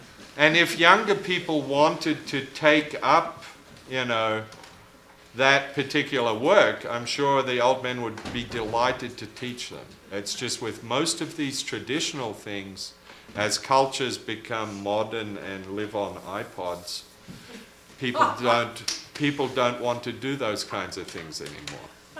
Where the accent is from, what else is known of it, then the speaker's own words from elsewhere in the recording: Australia; And we come to the last large group, my home country, Australia.